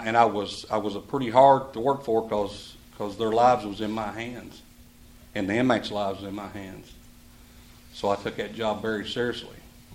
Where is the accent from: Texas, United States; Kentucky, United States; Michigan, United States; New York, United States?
Kentucky, United States; I'm originally from Crittenden County. I graduated in the 1900s. 1992, to be exact.